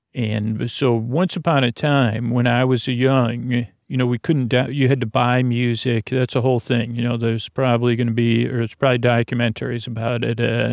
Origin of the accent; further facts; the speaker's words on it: Syracuse, New York, United States; well, let's go through the dial of a kid when I was growing up in Syracuse.